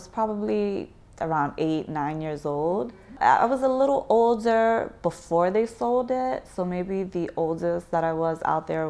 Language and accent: English; New York, United States; So I grew up in the Bronx. So at that time, I was either living in Grand Concourse areas of the Bronx or Prospect Avenue near Little Italy.